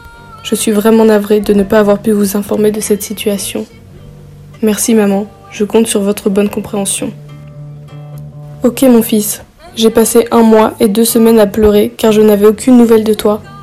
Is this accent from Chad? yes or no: yes; Chad; je viens du Tchad, j'ai l'âge de 16 ans.